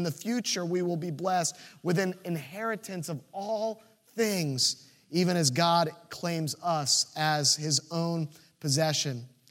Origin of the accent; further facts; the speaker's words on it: Virginia Beach, Virginia, United States; But you see, we grew up in Virginia Beach. We know the ocean.